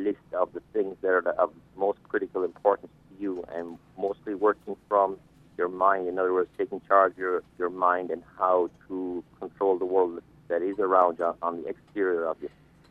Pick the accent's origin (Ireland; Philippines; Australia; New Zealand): Ireland; also born or lived in New York / Atlanta; now in United States; I grew up in Ireland. I came to New York in 1986. I spent most of my time in America living in Atlanta, Georgia, but only the last few years living in Florida.